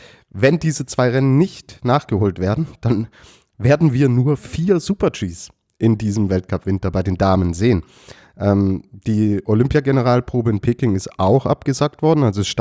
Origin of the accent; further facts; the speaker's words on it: Austria; dann würde mich das als Österreicher beruhigen